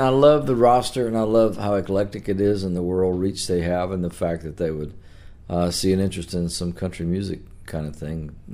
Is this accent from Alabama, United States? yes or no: no; Mississippi, United States; I'm from Mississippi, so I was in, you know. And so it kind of told the story of where I came from